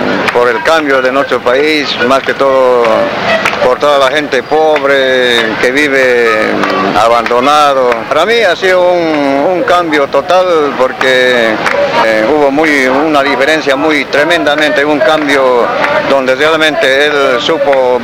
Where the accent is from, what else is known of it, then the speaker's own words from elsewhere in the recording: Bolivia; para mí como un boliviano más me he quedado impresionado